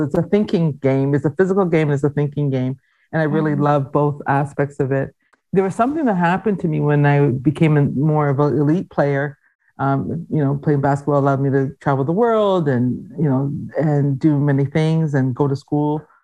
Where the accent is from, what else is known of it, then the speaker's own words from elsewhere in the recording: Canada; that was always a tension for me as a Canadian, because I was born here, you know?